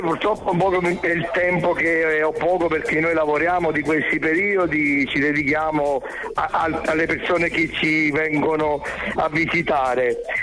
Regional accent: Marina di Camerota, Campania, Italy; Io vivo qui a Marina di Camerota, sono di Marina di Camerota

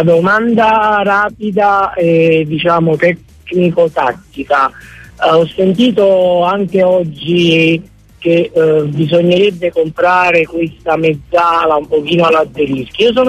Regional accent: Nola, Campania, Italy; born there; io sono nato a Nola

